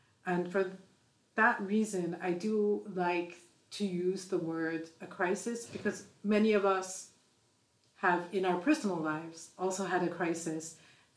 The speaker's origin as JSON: {"language": "English", "town": "Mumbai", "region": "Maharashtra", "country": "India", "moved": "as an adult", "lives_now": "Switzerland", "said": "I'm from Mumbai, India, but I moved to Europe as a climate scientist at the University of Bern in Switzerland"}